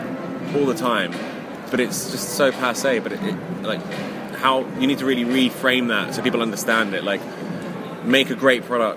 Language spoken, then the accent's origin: English; United Kingdom; it's Bella trouser because we're British